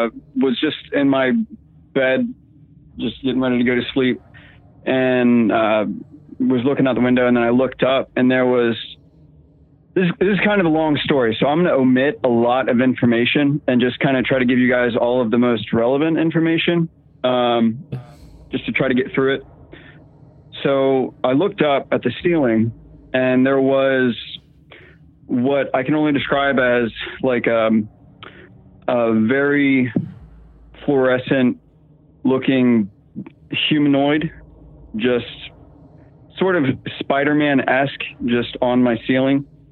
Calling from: Virginia, United States; I'm calling from Virginia. Sitting here with my wife.

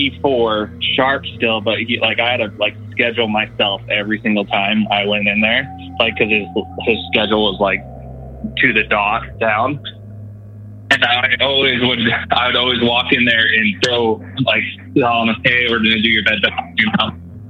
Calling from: Utah, United States; from Central Utah.

